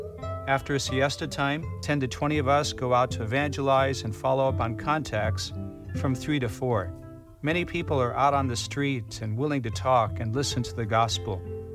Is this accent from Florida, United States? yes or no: no; Chicago, Illinois, United States; moved away as an adult; now in Philippines; My father is from Hawaii, my mother is Filipino, and I grew up in Chicago. Mila and I met after I arrived in the Philippines in 1991